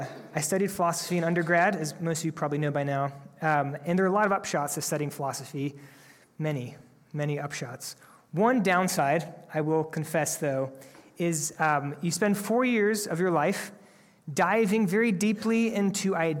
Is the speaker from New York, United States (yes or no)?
yes; Rochester, New York, United States; born there; I know that I was born on April 6, 1987 in Rochester, New York.